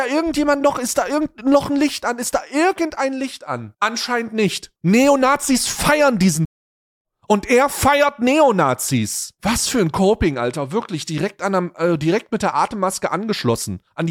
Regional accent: Germany; Wir wissen, dass das ein Gruß ist, weil wir sind Deutsche, we know.

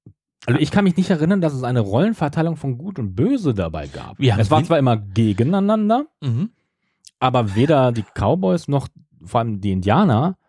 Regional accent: West Germany, Germany; Also hier zumindest da, wo ich groß geworden bin, hier in Westdeutschland.

